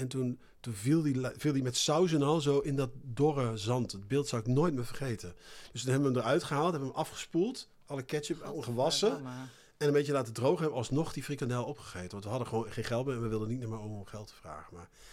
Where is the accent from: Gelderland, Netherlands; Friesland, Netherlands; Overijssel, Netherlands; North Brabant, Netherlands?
North Brabant, Netherlands; Eindhoven; Ik kom uit Woensel, uit Eindhoven.